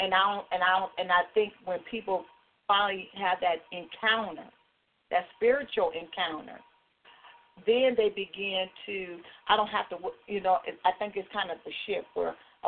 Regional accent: Los Angeles, California, United States; And I grew up in a time, and I grew up in South Central as a young girl. And so I grew up with the Watts riot

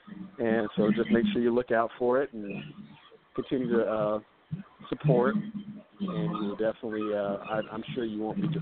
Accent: Dallas, Texas, United States; I also have another event in Dallas, my hometown.

